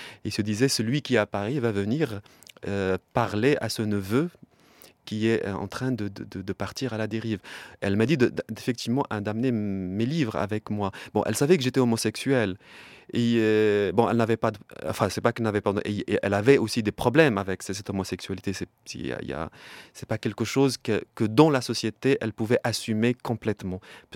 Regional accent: Salé, Rabat-Salé-Kénitra, Morocco; quand j'étais petit au Maroc, à Salé, donc j'étais à côté de Rabat, dans cette famille pauvre, les années 70 et 80

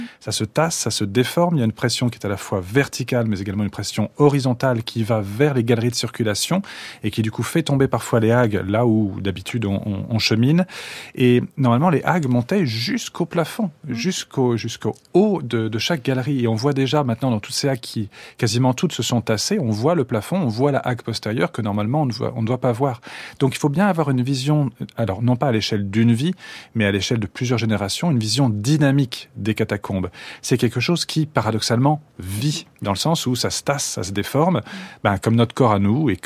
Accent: Sanary-sur-Mer, Provence-Alpes-Côte d'Azur, France; moi j'ai passé une partie de mon enfance à Sanary à Bandol dans le sud de la France

